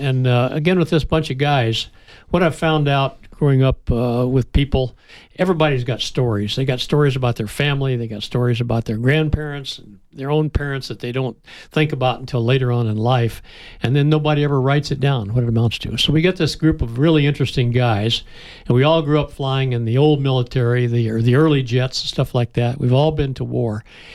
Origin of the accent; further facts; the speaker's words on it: San Antonio, Texas, United States; I grew up in World War II, living with my grandparents in San Antonio, Texas, and my dad was a civilian contractor modifying airplanes for the war effort